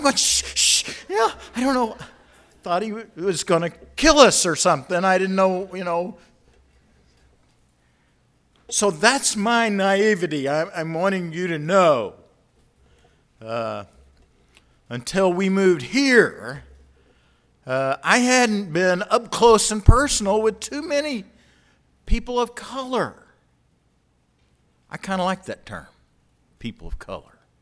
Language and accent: English; Blanchard, Oklahoma, United States; I grew up in Blanchard, Oklahoma, or if you're from there, it's Blanchard, Oklahoma.